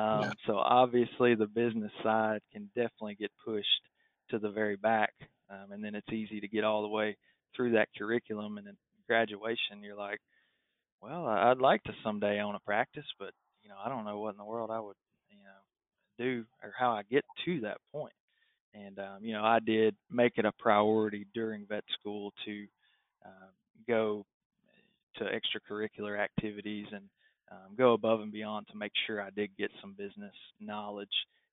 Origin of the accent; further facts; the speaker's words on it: El Dorado, Arkansas, United States; I took a job at a small animal veterinary clinic in my hometown of El Dorado, Arkansas, right out of school.